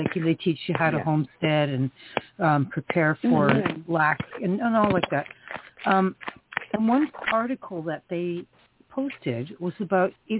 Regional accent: Canada; as I'm a Canadian and I don't have guns

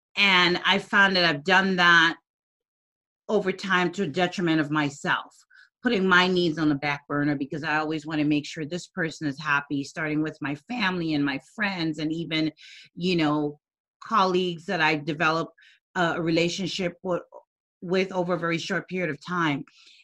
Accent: U.S. Virgin Islands; I'm from the Virgin Islands, and I grew up in poverty.

